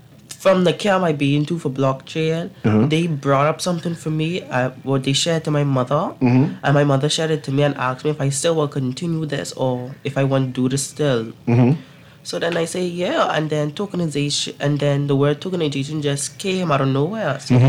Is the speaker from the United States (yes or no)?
no; Nassau, New Providence, Bahamas; I came from Nassau